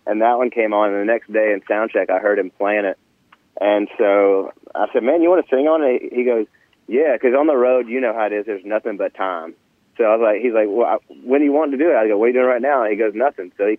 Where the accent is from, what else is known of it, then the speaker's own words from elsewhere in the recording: Nashville, Tennessee, United States; Growing up in Nashville, man. You know, I was born here